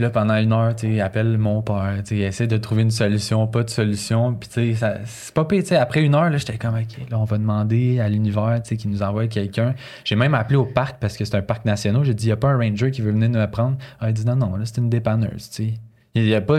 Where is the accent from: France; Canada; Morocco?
Canada; J'ai dit non, je suis canadien.